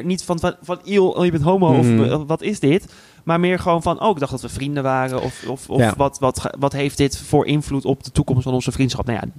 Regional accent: Zaanstad, North Holland, Netherlands; born there; Ja, ik ben gewoon geboren in Zaanstad.

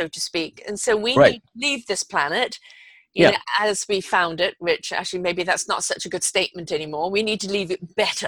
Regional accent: United Kingdom; You know, you're Japanese, I'm British.

